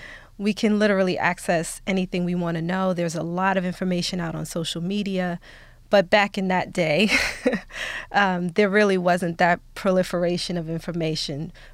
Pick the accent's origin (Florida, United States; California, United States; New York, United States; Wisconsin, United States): New York, United States; Brooklyn; I started out a young girl growing up in Brooklyn, New York, pretty humble beginnings.